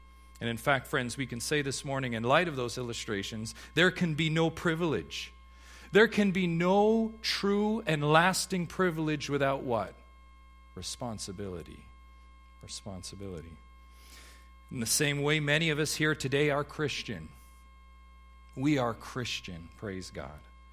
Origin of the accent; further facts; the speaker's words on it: Canada; we must agree that being Canadian is a privilege. It's a privilege to be Canadian.